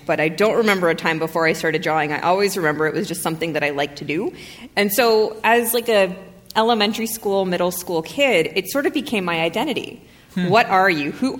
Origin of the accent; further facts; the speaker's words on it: San Francisco, California, United States; And I grew up in Park Merced, which is over by San Francisco State. And so that was my part of the city, right by the ocean, right by the beach, right where the fog never leaves.